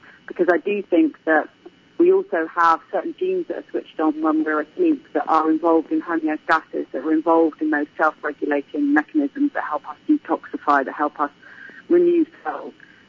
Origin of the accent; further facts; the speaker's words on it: Hastings, South East England, United Kingdom; I host a lecture series in my hometown of Hastings